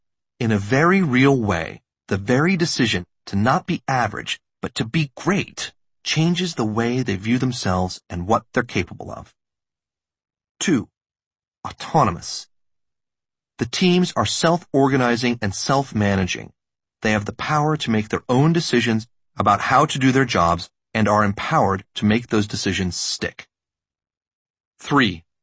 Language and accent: English; Boston, Massachusetts, United States; I grew up near Boston and live there now.